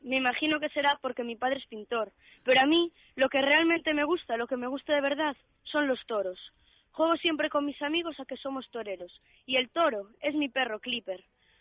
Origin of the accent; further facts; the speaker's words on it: Málaga, Andalusia, Spain; now in A Coruña, Spain; Como hace 3 años que nos vinimos de Málaga, ya no se me nota tanto.